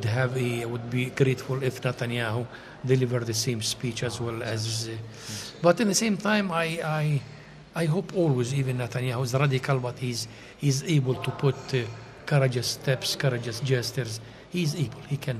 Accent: Madaba, Madaba Governorate, Jordan

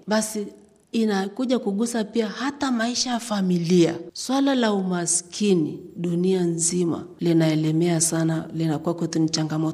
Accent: Tanzania; kama Mtanzania

